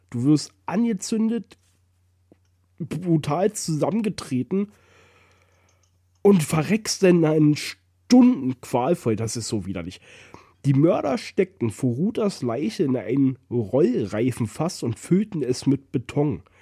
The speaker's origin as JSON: {"language": "German", "country": "Germany", "tie": "born or raised there", "said": "ich bin froh, dass ich in Deutschland groß geworden bin. Mm. Und nicht in Gazastreifen."}